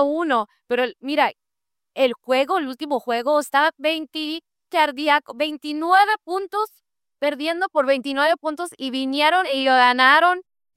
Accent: United States; born there; Pues como también soy nacida aquí, pues también soy más de los Estados Unidos.

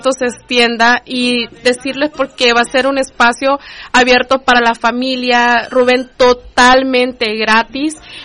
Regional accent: Honduras; Sí, yo soy hondureña, orgullosamente catracha.

